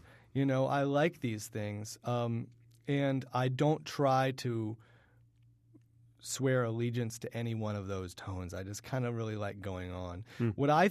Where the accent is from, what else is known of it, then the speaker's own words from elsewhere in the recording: New Hampshire, United States; I've always had a really fond sort of soft place in my heart for my home state. And I wanted to, especially because nobody thinks about it ever. Nobody thinks about New Hampshire ever.